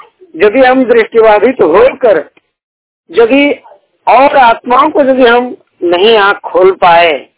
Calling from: Dhandu, India; मैं ग्रामीण क्षेत्र से बात कर रहा हूँ। मेरा गांव का नाम ढांडू है, पंचायत गोविंदपुर है, प्रखंड राजनगर है।

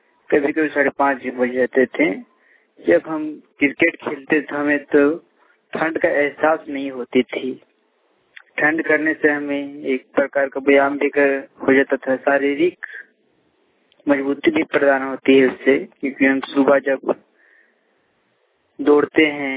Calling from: Bokaro, Jharkhand, India; मेरे गांव का नाम लाहल बेड़ा कुशल बंदा पंचायत बंदियो बोकारो झारखंड से बोल रहा हूँ।

